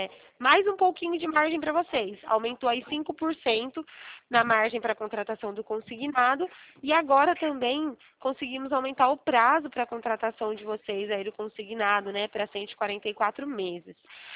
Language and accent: Portuguese; Araras, São Paulo, Brazil; eu sou daqui da cidade de Araras mesmo.